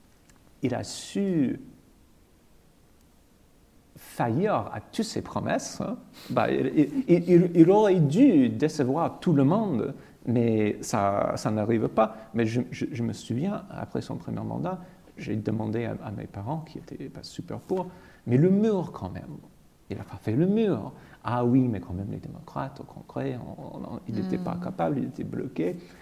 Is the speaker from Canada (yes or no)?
no; United States; French is a second language; Moi je suis un petit Américain des provinces.